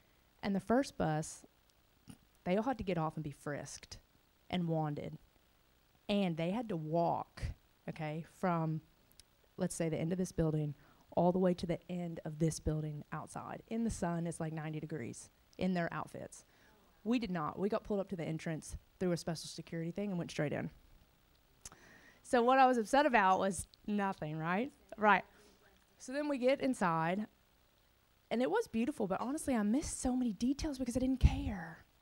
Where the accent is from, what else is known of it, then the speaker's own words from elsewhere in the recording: Shreveport, Louisiana, United States; I mean, I'm from Shreveport. We're good at falling in potholes, but we're not good at, you know, talking and schmoozing people.